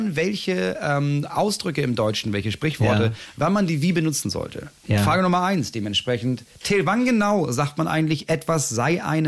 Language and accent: German; Hamburg, Germany; als Klasse ist man dahin, genau. Bei uns in Hamburg war es Bergen-Belsen.